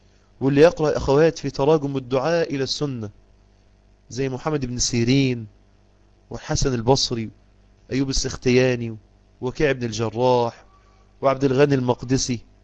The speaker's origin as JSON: {"language": "Arabic", "country": "Egypt", "said": "واللي عايزينه الآن بينشروه عندنا في مصر فواحش ليل نهار"}